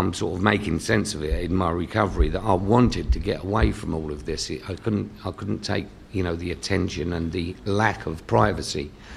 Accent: London, United Kingdom; I was born and bred in King's Cross, Somers Town in North London.

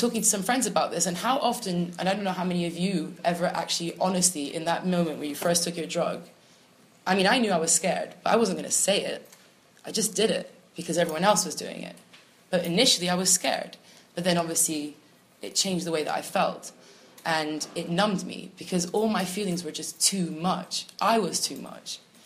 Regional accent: Portugal; I grew up in Portugal, and all my life, it was normal to see drugs everywhere.

